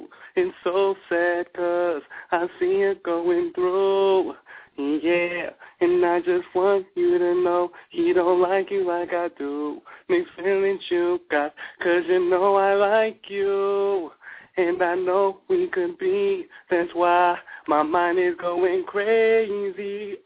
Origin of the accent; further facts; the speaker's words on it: Minneapolis, Minnesota, United States; also born or lived in Seattle; I'm from Minneapolis, Minnesota. I actually was born in Seattle but raised in Minneapolis, Minnesota.